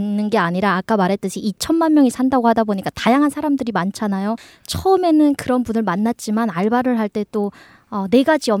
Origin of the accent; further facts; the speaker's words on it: North Korea; moved away as an adult; also born or lived in South Korea; 저는 그럼 북한에서 태어나서 20년 동안 살다가 남한에서 한 5년 정도 살다가 왔다.